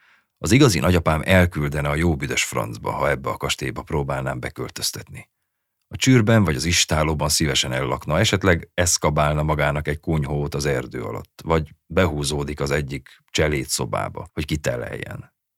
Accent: Chișineu-Criș, Arad County, Romania; Nyárádszereda egy hajdani mezőváros, ami sokban hasonlít Kisjenőre, ahol felnőttem.

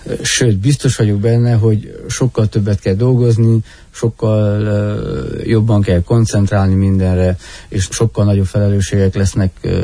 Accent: Gyulakuta, Mureș County, Romania; also born or lived in Erdőszentgyörgy; Erdőszentgyörgyön születtem, de szüleim mindig is gyulakután laktak, tehát értelemszerűen én is ott laktam. Az 1-8 osztályt gyulakután végeztem, középiskolámat pedig Radnoton, az energetikai liceumban.

